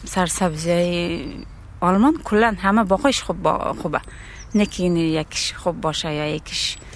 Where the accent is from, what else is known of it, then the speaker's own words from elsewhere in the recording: Iran; also born or lived in Afghanistan; now in Germany; اهل افغانستان، بزرگ شده ایرانم. بعد سال 2021 آمدیم آلمان. سال 2021 اومدیم، الان تقریبا 6 سال میشه دیگه اینجاییم.